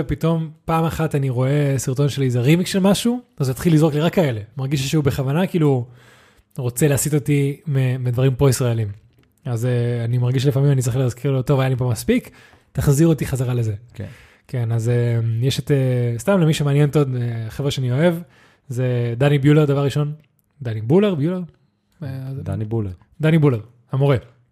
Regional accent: Spain; אני גדלתי באירופה, אני גדלתי בספרד

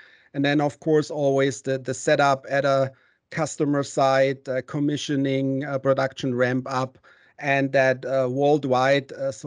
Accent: Germany; English is a second language; now in Atlanta, United States; As you may hear from my funny accent, I'm not a real Southern boy from Atlanta. I actually grew up in Germany.

